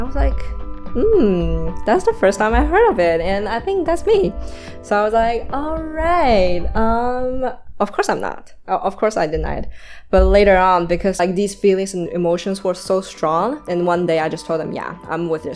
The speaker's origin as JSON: {"language": "English", "region": "Shanghai", "country": "China", "tie": "born or raised there", "said": "I was born and raised in Shanghai, and for the first 18 years of my life"}